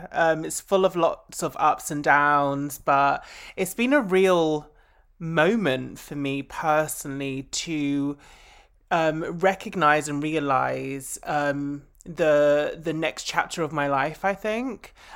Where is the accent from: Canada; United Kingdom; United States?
United Kingdom; East of England; I grew up in Essex.